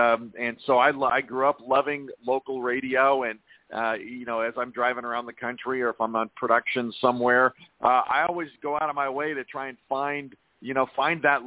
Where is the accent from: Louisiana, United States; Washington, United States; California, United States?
Washington, United States; as a kid growing up in the Seattle area, I just loved radio.